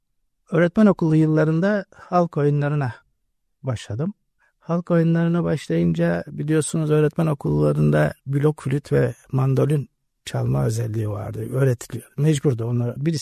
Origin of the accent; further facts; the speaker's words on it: Edirne, Turkey; born there; 1963 Edirne doğumluyum.